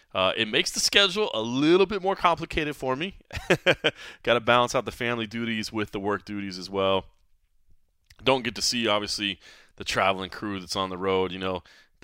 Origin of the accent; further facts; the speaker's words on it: DeSoto, Texas, United States; I am back in my hometown of Dallas, Texas. I mean, if you want to get specific, I was born in Dallas, but I was raised in DeSoto, Texas.